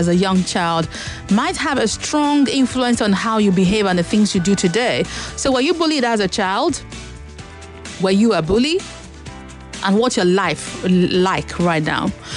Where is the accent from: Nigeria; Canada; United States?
Nigeria; Lagos; I am from Lagos.